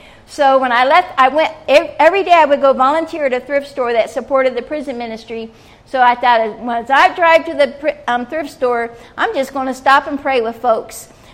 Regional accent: Indiana, United States; I said, I'm from Indiana, but I'm down here

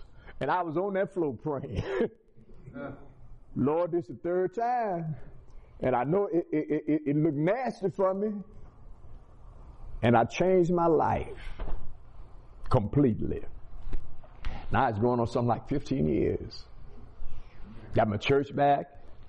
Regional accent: Natchez, Mississippi, United States; I'm from Mississippi. Natchez, y'all can tell my accent that I'm from Natchez, Mississippi, down south.

